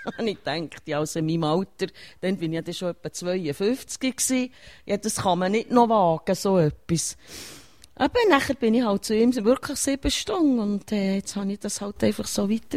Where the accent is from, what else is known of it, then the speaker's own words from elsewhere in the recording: Bern, Switzerland; now in Wilderswil, Switzerland; Ich wohne schon 38 Jahre in Wilderswil. Ich bin in Bern aufgewachsen